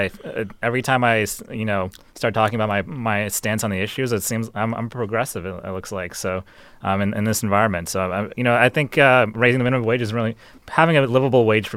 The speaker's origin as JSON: {"language": "English", "town": "Houston", "region": "Texas", "country": "United States", "tie": "born or raised there", "said": "That was in Houston, Texas."}